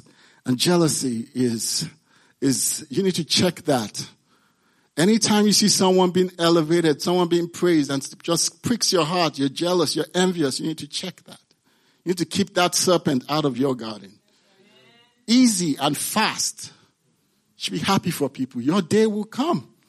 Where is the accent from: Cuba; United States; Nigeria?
Nigeria; So being Nigerian, some of these stories, you try to translate into Pidgin English